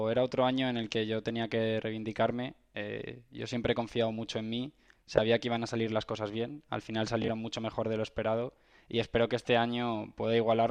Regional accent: Madrid, Community of Madrid, Spain; soy de aquí de Madrid, lo conozco bien.

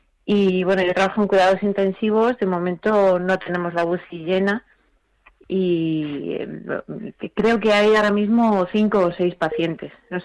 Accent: Spain; Sabiendo cómo somos los españoles, que somos gente muy de quererse

